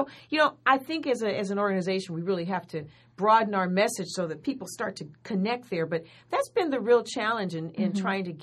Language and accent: English; Los Angeles, California, United States; I grew up in South L.A., you know, on 118th Street and Broadway.